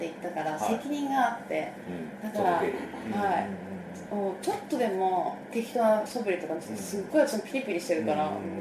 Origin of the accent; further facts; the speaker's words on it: Sendai, Miyagi, Japan; 私が仙台出身で、はい、まあ、3.11 2011年に地震が起きた時に、まあ、東京にいたんですよね